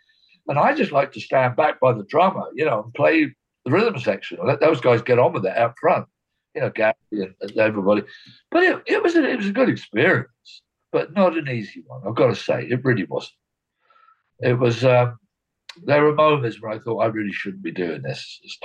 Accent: England, United Kingdom; I'm English, as you can tell.

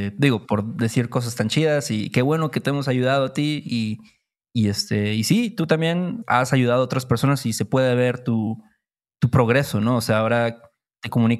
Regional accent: Veracruz, Mexico; Digo, nosotros que crecimos en Veracruz, sí hay un poco de esa influencia como africana

